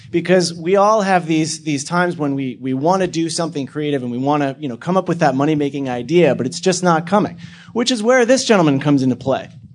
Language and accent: English; Pennsylvania, United States; Well, ladies and gentlemen, as you know, I come from Pennsylvania.